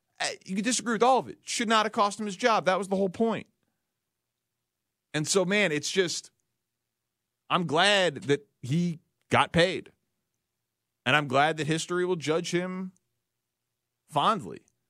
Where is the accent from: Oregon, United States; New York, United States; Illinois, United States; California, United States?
Illinois, United States; Chicago; I'm from Chicago.